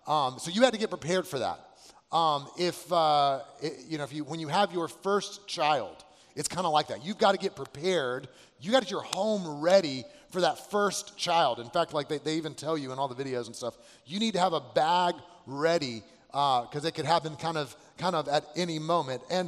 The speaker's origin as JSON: {"language": "English", "region": "Alabama", "country": "United States", "said": "I'm from Alabama. We didn't have Walmart back then. We had Kmart."}